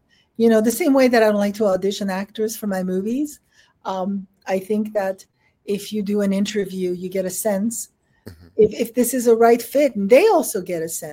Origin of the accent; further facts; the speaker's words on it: Paris, Île-de-France, France; And then growing up in Paris, I would always go to museums.